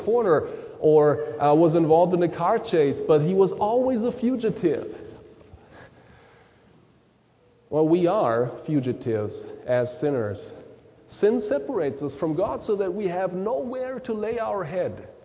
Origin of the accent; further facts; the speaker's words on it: Germany; Well, I have seen it when I grew up in Germany.